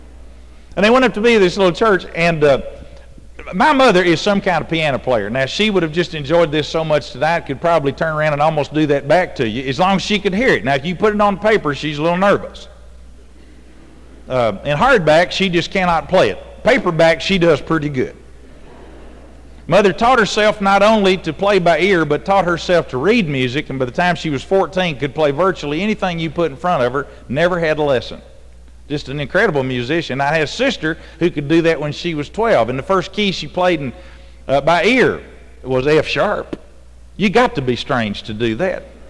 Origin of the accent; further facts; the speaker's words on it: Texas, United States; See, I grew up in Texas, and we sang God, and they wanted you to sing God, kind of replace it.